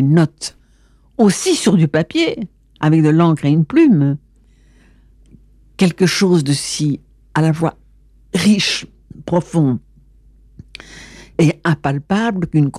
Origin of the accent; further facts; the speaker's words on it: Belgium; born there; Ou si je vais en Belgique, dans mon pays natal, je suis aussi entièrement moi-même.